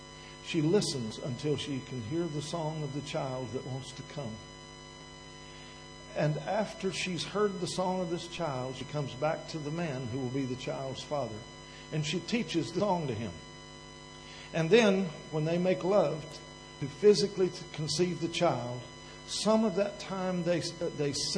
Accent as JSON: {"language": "English", "region": "Kentucky", "country": "United States", "tie": "born there", "said": "I was born in Kentucky. I came from deep roots and tangled limbs."}